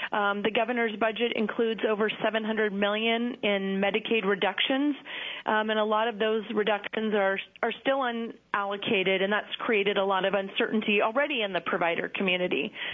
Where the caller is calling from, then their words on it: Anchorage, Alaska, United States; I'm calling from Anchorage